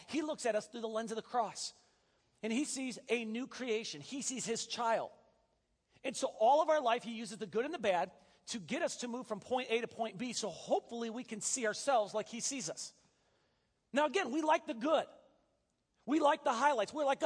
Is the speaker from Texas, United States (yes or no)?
no; Wisconsin, United States; I am from Wisconsin, and so this hot, humid weather is amazing.